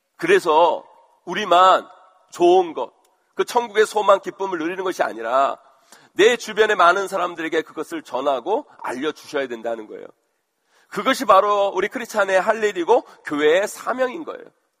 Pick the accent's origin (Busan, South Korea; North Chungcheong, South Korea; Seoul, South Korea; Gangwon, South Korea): Seoul, South Korea; 제 고향 그 서울 그 동네에 가보면 제 모교회 바로 옆에 신천지 모임 장소가 있어요.